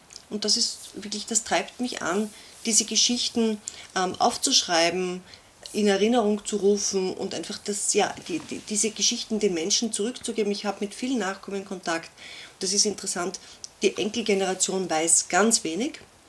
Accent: Vienna, Austria; born there; also born or lived in Sweden; Ja, wir sind tatsächlich in Wien geboren. Meine Mutter ist dann mit mir 2 Jahre lang so nach Schweden gegangen

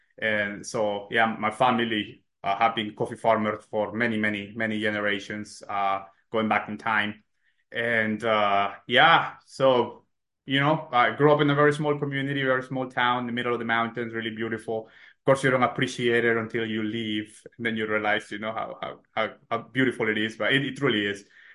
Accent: Nicaragua; English is a second language; also born or lived in Manhattan; I was born and raised in Nicaragua, actually, so right in the middle of Central America, country that heavily relies on agriculture for subsistence.

